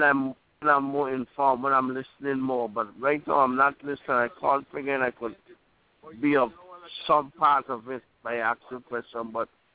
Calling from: U.S. Virgin Islands; I'm calling from the Virgin Islands.

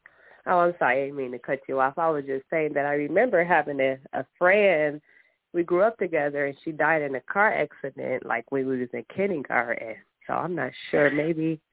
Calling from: Michigan, United States; Michigan.

